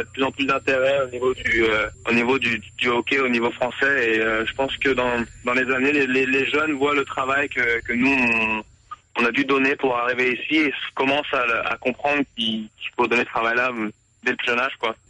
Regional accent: France; En tant que Français ici, c'est assez marrant.

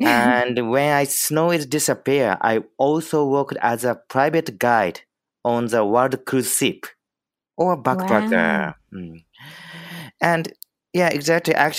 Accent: Tokyo, Japan; I'm from Japan. I was born in Tokyo.

